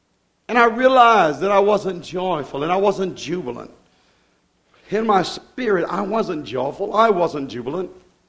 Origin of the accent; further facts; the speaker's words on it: United States; And I speak for America because I'm an American. I'm glad that I'm American.